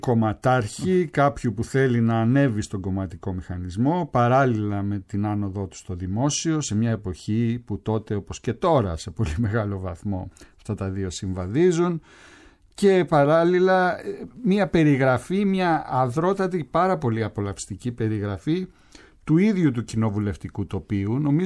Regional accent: Rethymno, Crete, Greece; είμαι κριτικός, ξέρεις, είμαι από το Ρέθυμνο.

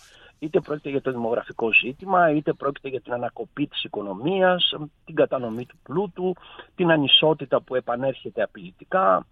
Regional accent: Greece; επειδή εμείς είμαστε Έλληνες και έχουμε ξεχάσει ότι είμαστε Έλληνες.

